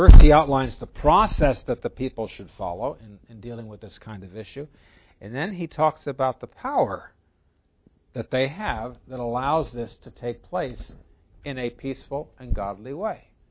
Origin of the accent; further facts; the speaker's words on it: New Jersey, United States; Where I grew up in New Jersey, they didn't say y'all.